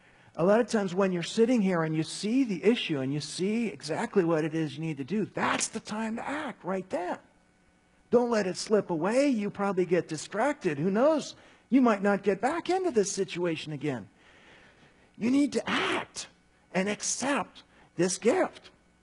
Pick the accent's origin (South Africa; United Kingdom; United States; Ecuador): United Kingdom; Scotland; I'm Scottish.